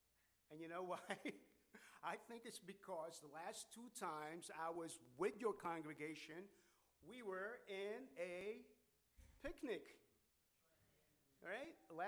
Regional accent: Philippines; I was born in the Philippines, spent most of my boyhood there.

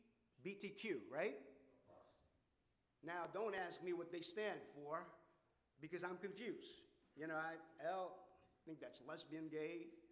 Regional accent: Philippines; I was born in the Philippines, spent most of my boyhood there.

